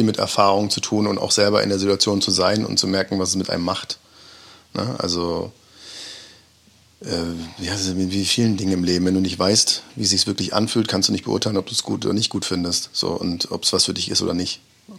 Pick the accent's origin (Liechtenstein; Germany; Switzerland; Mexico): Germany; Mecklenburg-Vorpommern; also born or lived in Thuringia; Ich mag schon auch meine Heimat, wo ich herkomme. Ich bin ja Mecklenburger. Also ich bin zwar in Thüringen geboren, aber ich bezeichne mich, ich bin aufgewachsen, größtenteil meiner Jugend in Mecklenburg, Kindheit und Jugend. Und ich habe eine totale Heimatverbundenheit